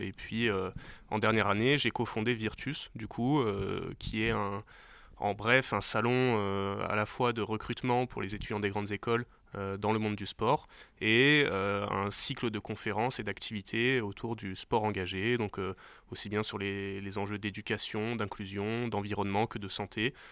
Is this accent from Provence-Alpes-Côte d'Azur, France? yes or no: yes; Provence-Alpes-Côte d'Azur, France; also born or lived in Grenoble; moi je viens du sud de la France, sud-est de la France, à côté de Toulon, où j'ai grandi dans une terre de rugby.